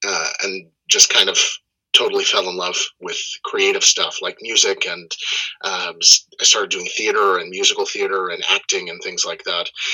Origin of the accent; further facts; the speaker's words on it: Bronx, New York, United States; also born or lived in New Jersey; So I'm originally from the U.S., born and raised on the East Coast, New York, Bronx.